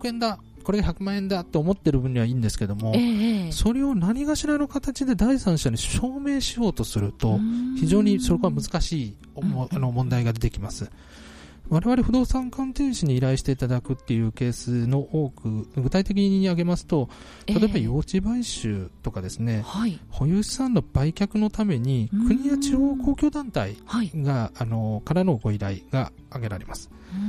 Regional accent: Ayabe, Kyoto, Japan; はい、私は綾部市出身なんですが

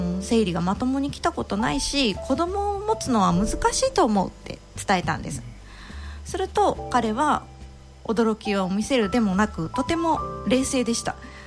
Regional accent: Maizuru, Kyoto, Japan; 私はですね、現在38歳、この舞鶴で生まれ育ちました。

